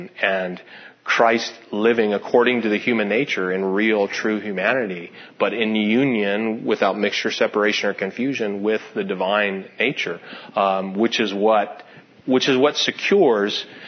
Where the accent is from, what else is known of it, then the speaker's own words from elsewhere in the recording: California, United States; Go easy on me. I'm a Californian. We're nice. Kind of.